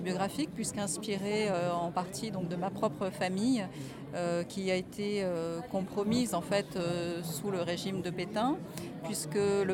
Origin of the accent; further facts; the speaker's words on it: Vichy, Auvergne-Rhône-Alpes, France; Mais effectivement, j'ai grandi à Vichy, dans cette ville qui est voilà, lourde de ce passé, de cet héritage